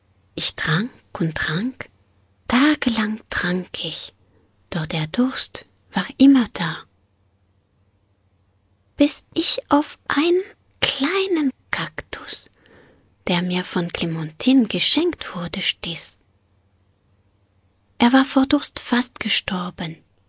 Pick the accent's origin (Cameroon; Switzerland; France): France; southern France; German is a second language; Ich bin Französin. Das erklärt mein ungehörig und schickliches Deutsch.